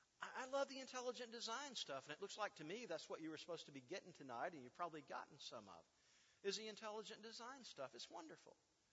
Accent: Mississippi, United States; Now, growing up in North Mississippi, I thought everybody everywhere was just like everybody else in North Mississippi.

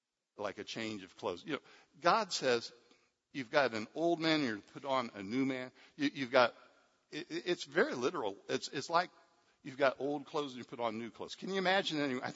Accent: United States; I'm an American. I've got a weak stomach.

